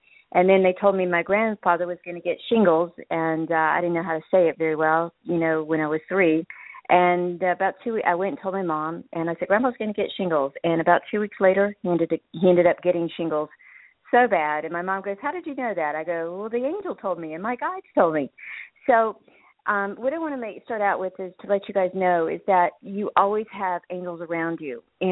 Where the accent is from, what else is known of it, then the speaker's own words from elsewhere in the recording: North Carolina, United States; So I grew up in North Carolina, and I was like one of nobody.